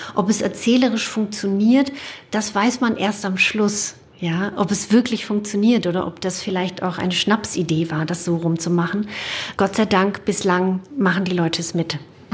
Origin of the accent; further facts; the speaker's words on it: Romania; first language German; Also Deutsch ist meine Muttersprache und ich war auch auf einer deutschen Schule und wir haben zu Hause Deutsch gesprochen. Rumänisch ist die Sprache der Straße gewesen, ne?